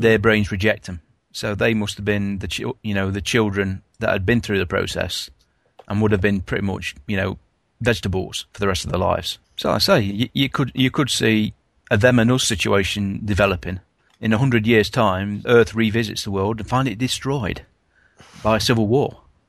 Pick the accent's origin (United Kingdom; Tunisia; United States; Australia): United Kingdom; England; I'm from the Midlands, goddammit.